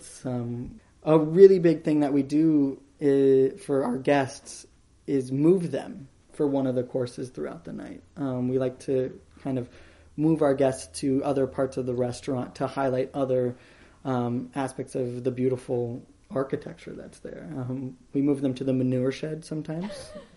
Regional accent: Iowa, United States; It's something that I kind of took for granted growing up in Iowa and growing up on a farm in Iowa.

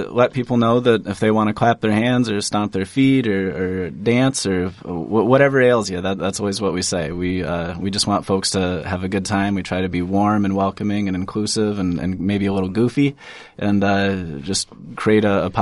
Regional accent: Quasqueton, Iowa, United States; So I'm originally from Northeast Iowa, a really small town called Quasquin. It's about 550 people in Northeast Iowa in Buchanan County, so very rural upbringing.

